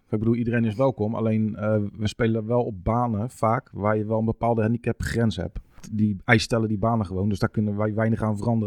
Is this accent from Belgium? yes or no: no; Spijkenisse, South Holland, Netherlands; Ik ben 37 jaar. Ik kom uit Spijkenisse.